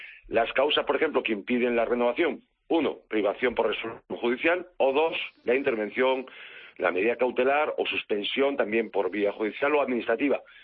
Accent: Galicia, Spain; Sí, efectivamente, Galicia, provincia de Pontevedra

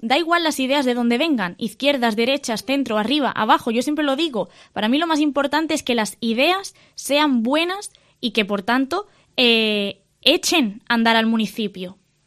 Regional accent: Medina Sidonia, Andalusia, Spain; llevo el nombre de Medina Sidonia por bandera porque es mi pueblo. O sea, le gusten a unos o no, es mi pueblo, llevo 8 años viviendo allí

